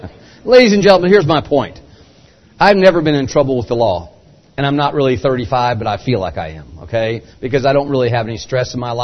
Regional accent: Phoenix, Arizona, United States; I'm from Phoenix. If I need help today, I don't need to worry about who to call here. I call my law firm back in Phoenix.

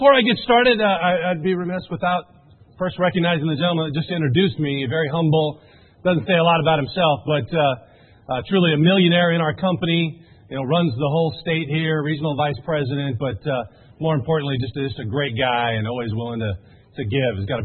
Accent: Portland, Oregon, United States; In fact, I was born in Portland, Oregon, actually adopted when I was 3 days old by some truck drivers. And grew up, my mom and dad were truck drivers, moved around the country a lot as a kid, and in fact always ended up coming back to Oregon.

